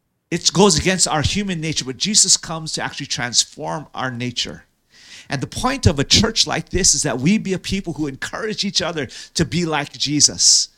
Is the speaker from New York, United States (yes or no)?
yes; New York City, New York, United States; I came from New York City, lived a block off Times Square